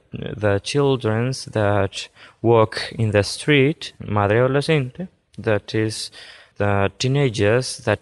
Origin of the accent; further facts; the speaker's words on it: Colombia; English is a second language; I am 15 years old. I'm from Colombia.